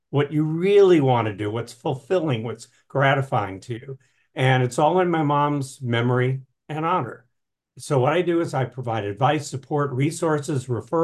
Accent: New England, United States; now in Portland, United States; I live in the Portland, Oregon area. I'm originally from New England.

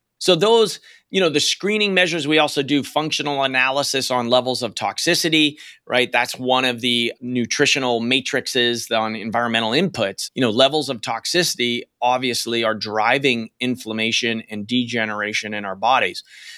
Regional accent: Pennsylvania, United States; And, you know, I'm from Western Pennsylvania, Andrea, and my mother was a dairy farmer, she grew up on the farm

